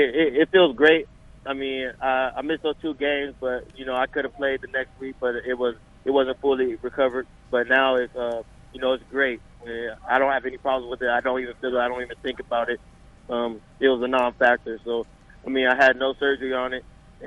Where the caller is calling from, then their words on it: California, United States; Southern California.